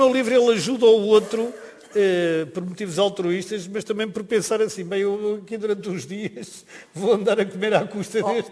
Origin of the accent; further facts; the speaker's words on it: Lisbon, Portugal; eu sou de Lisboa, mas a minha família é toda de Viseu